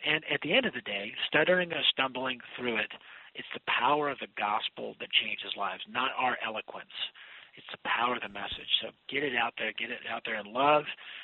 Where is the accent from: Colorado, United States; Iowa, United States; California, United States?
Colorado, United States; Denver; I'm from Denver, so I'm a Denver Bronco fan